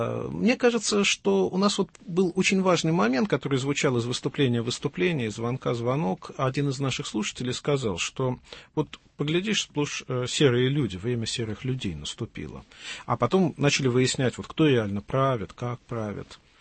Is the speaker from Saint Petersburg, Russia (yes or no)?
yes; Saint Petersburg, Russia; Я из Петербурга